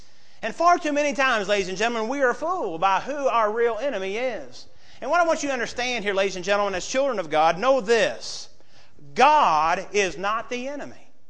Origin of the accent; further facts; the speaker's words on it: Indiana, United States; They know I'm from Indiana.